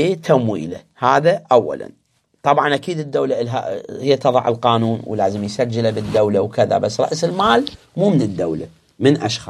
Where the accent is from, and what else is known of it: Iraq